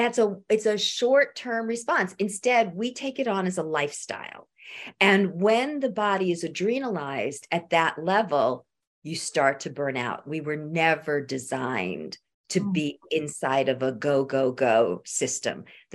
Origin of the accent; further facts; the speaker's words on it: New York City, New York, United States; I remember I grew up in New York City and they used to brag they're the city that never sleeps.